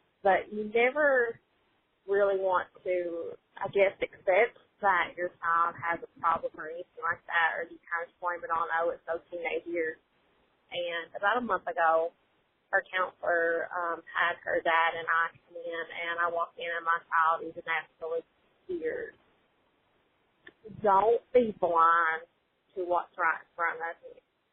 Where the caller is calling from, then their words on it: Hazard, Kentucky, United States; Hi, guys. … I'm from Hazard, Kentucky.